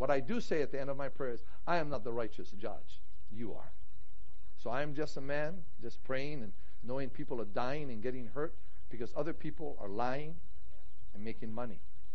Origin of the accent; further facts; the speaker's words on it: United States; And having part in it because I'm an American. I'm blessed to be an American.